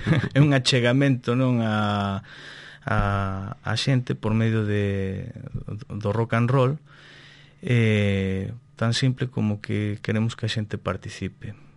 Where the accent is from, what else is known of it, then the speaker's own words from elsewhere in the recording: Mexico; now in Spain; eu criei-me en México, no ano, se non mal me lembro, no ano 2000 viñen para aquí